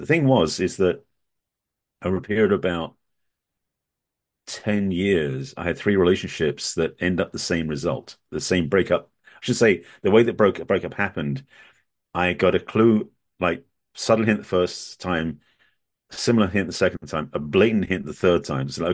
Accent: England, United Kingdom; now in Los Angeles, United States; I'm originally from England. I lived in LA, California for most of my adult life now.

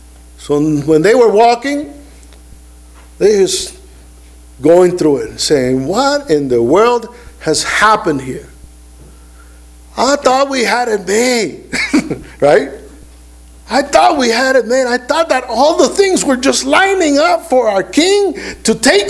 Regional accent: Puerto Rico; I was raised in Puerto Rico, and Puerto Rico was 98% Catholic.

